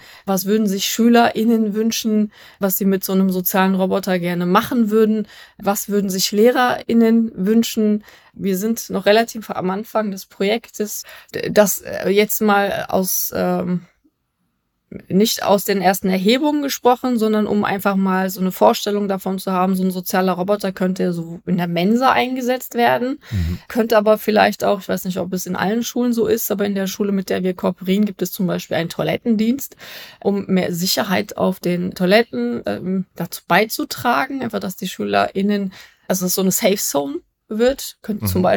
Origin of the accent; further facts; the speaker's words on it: Berlin, Germany; ich bin Berlinerin.